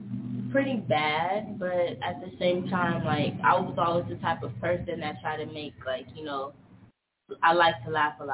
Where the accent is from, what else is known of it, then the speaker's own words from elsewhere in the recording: Los Angeles, California, United States; Los Angeles. I mainly grew up on the east side and more so in like foster care, different cities, but mostly L.A.